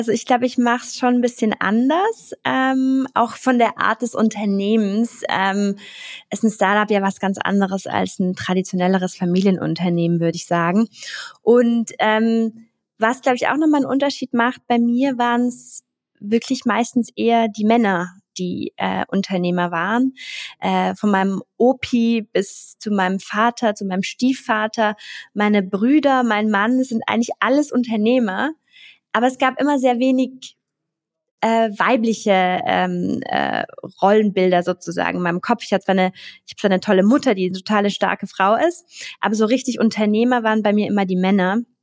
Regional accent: Trentino-Alto Adige, Italy; moved away as an adult; Südtirol ist wunderschön und ich liebe meine Heimat total.

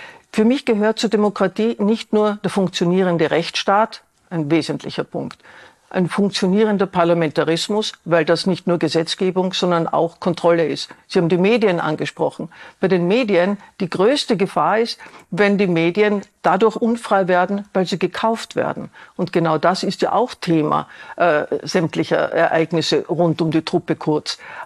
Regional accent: Vienna, Austria; Ich als Wienerin habe ein Beispiel

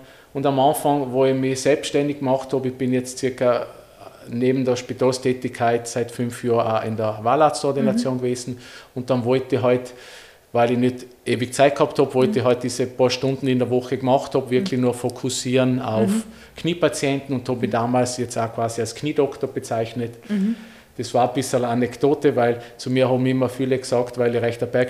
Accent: Sterzing, Trentino-Alto Adige, Italy; also born or lived in Innsbruck; now in Upper Austria, Austria; aber ich bin aus Sterzing, das heißt, das ist direkt an der Grenze zum Brenner und ich habe in Innsbruck studiert.

